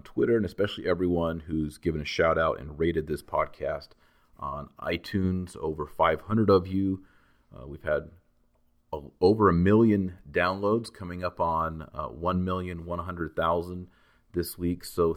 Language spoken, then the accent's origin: English; Texas, United States; The people in Montana remind me of Texans, which I think is awesome because I'm a Texan.